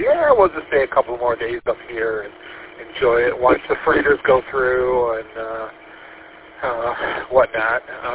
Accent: Kalamazoo, Michigan, United States; also born or lived in St. Louis; Originally, I'm from Kalamazoo. Been in Grand Rapids for about 20 years. Before that, my wife and I were in St. Louis for 20-plus years

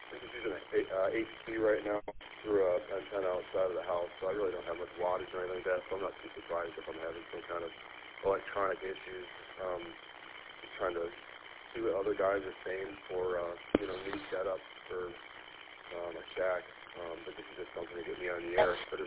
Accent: Chesterfield, Michigan, United States; I'm from Chesterfield, Michigan.

